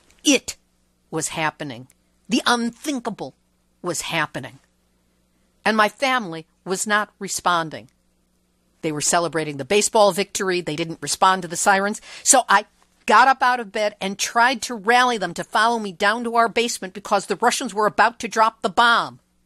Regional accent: Chicago, Illinois, United States; When I was 9 years old, growing up in Chicago in the 50s

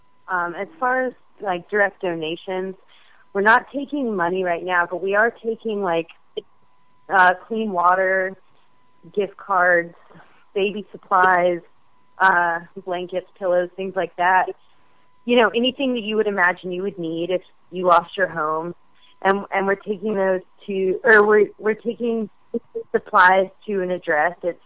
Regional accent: New Orleans, Louisiana, United States; I was first involved in the relief efforts just by, I'm from New Orleans.

